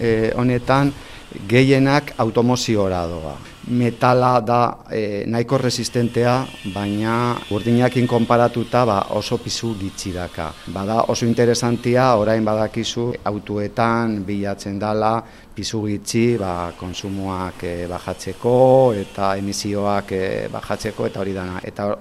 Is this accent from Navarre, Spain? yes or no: no; Basque Country, Spain; euskalduna gara